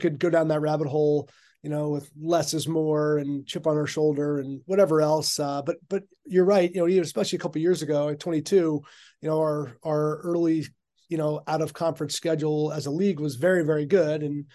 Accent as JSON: {"language": "English", "town": "New Canaan", "region": "Connecticut", "country": "United States", "tie": "born or raised there", "said": "Growing up in Connecticut, New Canaan."}